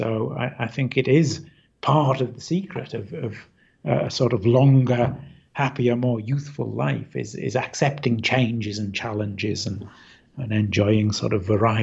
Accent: Australia; now in France; be Australia. Although I've now just got residency in France, so France technically is currently my home country.

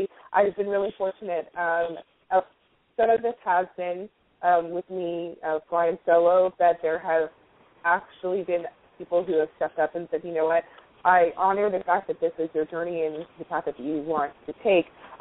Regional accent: California, United States; I'm currently back in the Bay Area, which is home for me.

